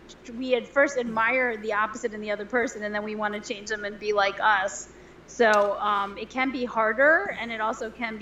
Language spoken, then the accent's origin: English; Manhattan, New York, United States; I am. I'm from Manhattan. I'll slow down.